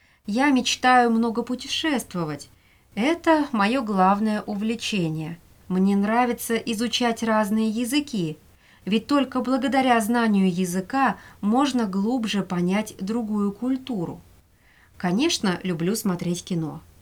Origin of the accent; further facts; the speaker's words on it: Northern Russia, Russia; born there; now in Moscow, Russia; Родилась я в небольшом городке на севере России. Я мечтала стать актрисой, и в Москву я приехала